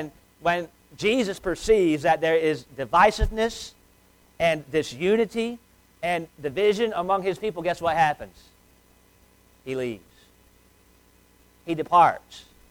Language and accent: English; Shelby, North Carolina, United States; I mean, when people say, where are you from? You say Shelby, they think, where's that at? And you know, well, we're about an hour west of Charlotte and about an hour east of Asheville.